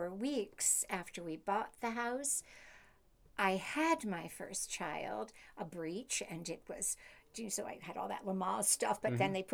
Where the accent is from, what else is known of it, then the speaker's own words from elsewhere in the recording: New Jersey, United States; We grew up in New Jersey, mm-hmm. very suburban, but we loved the country.